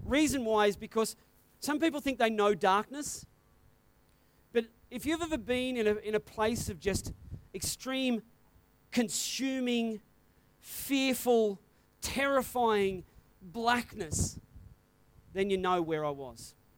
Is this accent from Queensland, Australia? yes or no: no; New South Wales, Australia; Okay, now I know I'm from New South Wales